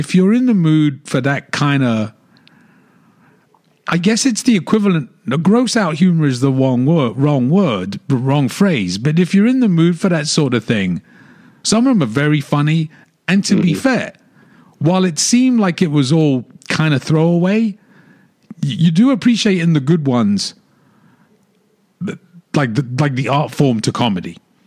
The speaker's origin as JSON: {"language": "English", "region": "England", "country": "United Kingdom", "tie": "born or raised there", "said": "growing up in England"}